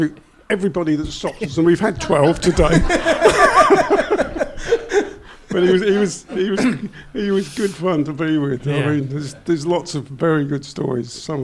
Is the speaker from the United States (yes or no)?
no; England, United Kingdom; "Oh, we're from England." "Oh, yeah? Whereabouts in England?" "Middle.